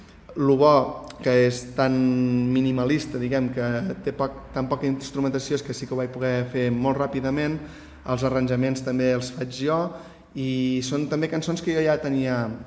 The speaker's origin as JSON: {"language": "Catalan", "town": "Mont-roig del Camp", "region": "Catalonia", "country": "Spain", "tie": "born or raised there", "said": "Un és el meu poble, on he crescut, on visc, de fet, on hi tinc tota la meva vida."}